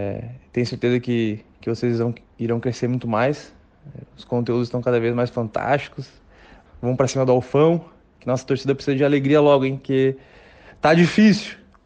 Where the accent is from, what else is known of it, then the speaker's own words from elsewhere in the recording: Rio Grande do Sul, Brazil; now in Florianópolis, Brazil; tenho 25 anos, sou do Rio Grande do Sul, mas atualmente moro em Florianópolis.